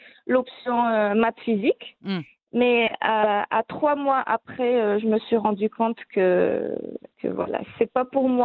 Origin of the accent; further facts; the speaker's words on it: Marrakesh, Marrakesh-Safi, Morocco; parce que nous, on est de Marrakech.